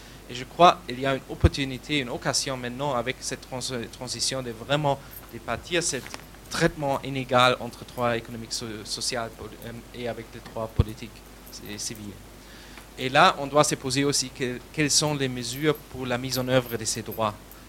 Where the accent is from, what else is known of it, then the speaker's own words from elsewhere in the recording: Germany; French is a second language; Et moi, je viens de l'Allemagne, juriste de formation